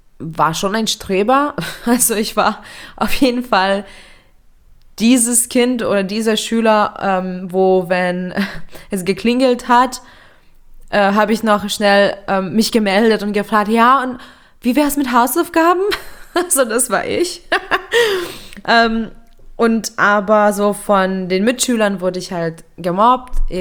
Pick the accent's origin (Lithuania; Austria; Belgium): Lithuania; now in Germany; Und ich bin zwar in Litauen aufgewachsen, geboren, und meine Eltern sind eigentlich beide Litauer, aber wir haben unsere Wurzeln eben in Deutschland